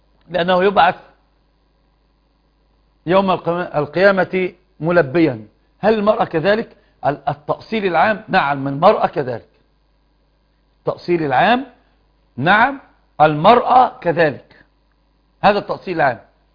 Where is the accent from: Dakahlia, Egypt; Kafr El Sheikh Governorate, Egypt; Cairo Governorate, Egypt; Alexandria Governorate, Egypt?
Alexandria Governorate, Egypt; Alexandria; انا من الاسكندرية لكن اصلي صعيدي من سوهاج واتشرف بذلك.